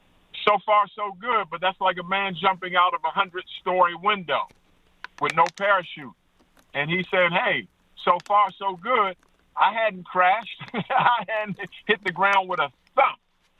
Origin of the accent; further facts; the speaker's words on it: East Coast, United States; because I was from the East Coast